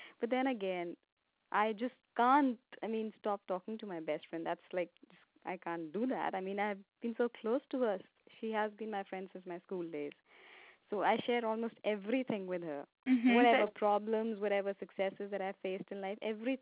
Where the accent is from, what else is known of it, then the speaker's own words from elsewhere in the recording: India; English is a second language; moved away as an adult; now in -; She's actually in India, and I'm from India.